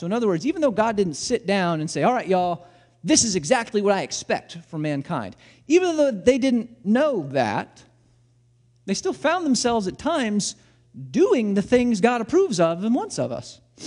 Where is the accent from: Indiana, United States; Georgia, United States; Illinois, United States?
Illinois, United States; I'm from Southern Illinois.